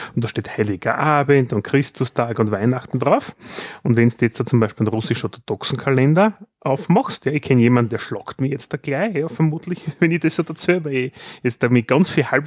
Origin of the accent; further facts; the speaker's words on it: Austria; Was man bei uns in Österreich macht.